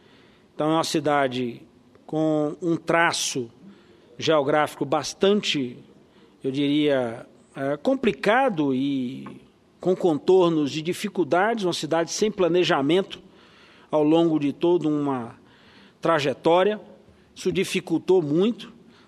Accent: Salvador, Bahia, Brazil; eu, por exemplo, vivi boa parte da minha infância, adolescência e juventude na Cidade Baixa.

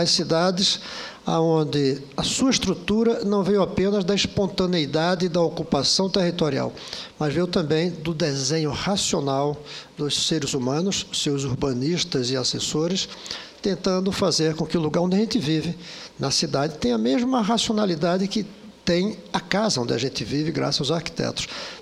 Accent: Brasília, Federal District, Brazil; E sinto-me irmanado, como brasiliense, pelo lado de sermos cidades planejadas

